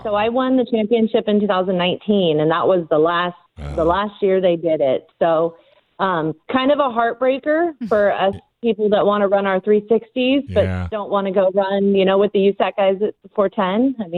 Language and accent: English; Ramona, California, United States; I'm born and raised in Ramona